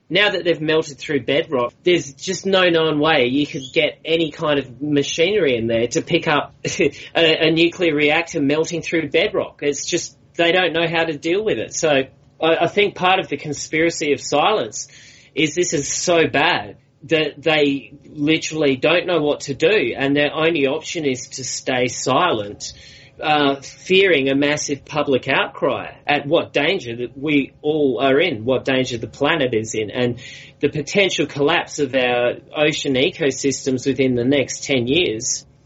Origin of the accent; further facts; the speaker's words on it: Australia; I'm Australian. But I would like to add here that what's happening around the world is we're having armies of amateur people analysing the problem themselves. Here in Australia, up the north of Australia, it's even been affecting us.